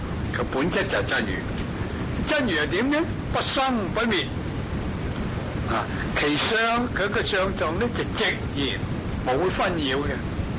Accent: China; 因為我哋中國人咧，嗰啲魏晉南北朝嗰啲玄學家成日歡喜用體用兩個字

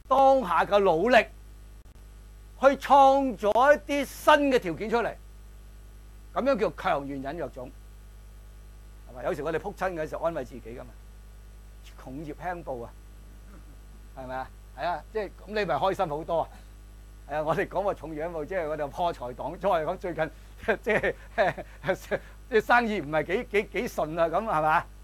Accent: Hong Kong; 我哋香港人有一個即係迷信或者唔知咩信

